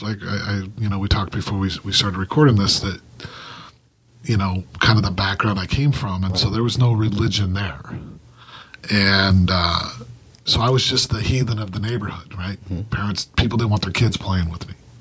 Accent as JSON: {"language": "English", "town": "Salt Lake City", "region": "Utah", "country": "United States", "tie": "born or raised there", "said": "I grew up in Salt Lake City, Utah."}